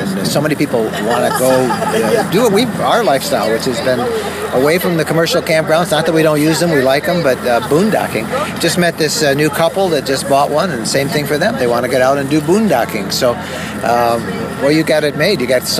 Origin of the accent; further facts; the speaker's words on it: Michigan, United States; So since we're both from Michigan, let's meet.